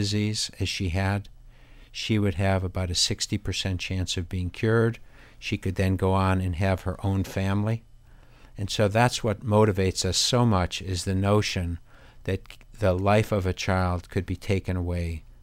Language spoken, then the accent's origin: English; Chicago, Illinois, United States; I'm from Chicago. I went to MIT for my undergraduate.